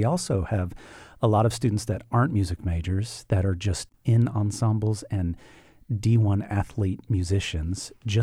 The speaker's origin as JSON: {"language": "English", "town": "Dallas", "region": "Texas", "country": "United States", "said": "I am from Dallas, spent a lot of time in Dallas, went to University of North Texas"}